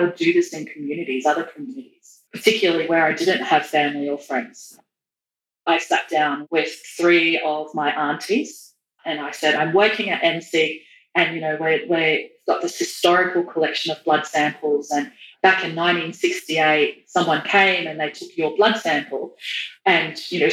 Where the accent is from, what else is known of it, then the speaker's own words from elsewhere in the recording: Yarrabah, Queensland, Australia; So I'm from Yarrabah in Far North Queensland.